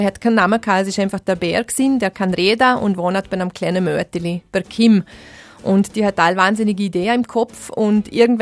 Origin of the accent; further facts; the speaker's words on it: Lustenau, Vorarlberg, Austria; accent: Lustenau dialect; Also ich werde ab und zu gefragt, warum ich die Lieder nicht auf Luschnauerisch mache, in meinem Dialekt.